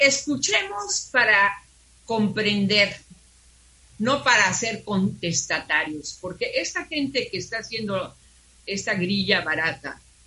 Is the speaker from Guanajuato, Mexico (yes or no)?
no; Cancún, Quintana Roo, Mexico; debe reconfortarnos como mexicanos, como ciudadanos de Cancún